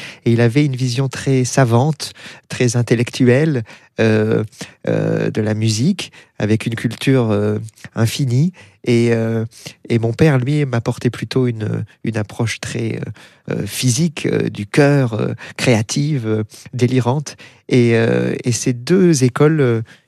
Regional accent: Bordeaux, Nouvelle-Aquitaine, France; born there; je suis né à Bordeaux, très attaché à la ville.

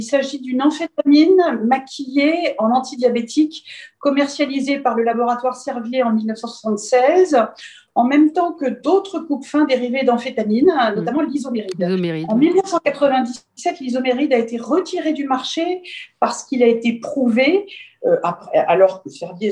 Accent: Brest, Brittany, France; le fait que je venais de Brest, c'est-à-dire que je représente un praticien hospitalier de province

